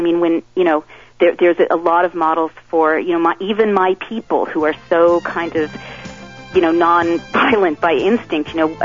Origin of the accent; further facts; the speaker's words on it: San Francisco, California, United States; In San Francisco.